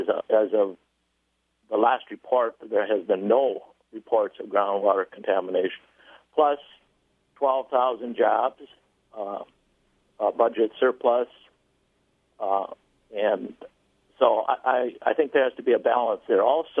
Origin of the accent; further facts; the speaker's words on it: North Dakota, United States; And we're from North Dakota originally.